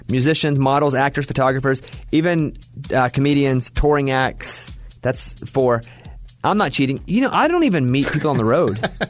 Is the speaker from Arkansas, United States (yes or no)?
yes; Arkansas, United States; I was from Arkansas. We didn't have many bar mitzvahs around there